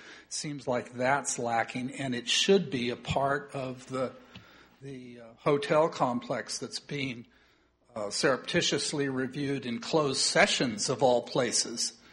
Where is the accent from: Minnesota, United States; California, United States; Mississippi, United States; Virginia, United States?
California, United States; Sacramento; I was raised in the Sacramento area, and one of the most amazing redevelopment areas in the Sacramento area is the old Rivertown, the downtown Sacramento.